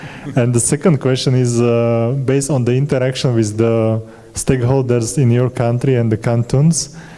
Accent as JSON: {"language": "English", "country": "Slovakia", "said": "I'm coming from Slovakia where we have completely opposite scenario"}